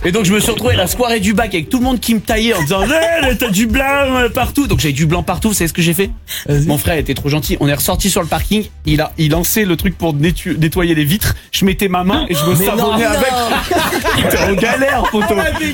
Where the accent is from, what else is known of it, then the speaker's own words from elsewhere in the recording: Provence-Alpes-Côte d'Azur, France; Moi, je viens des Hautes-Alpes, hein, près des Ors.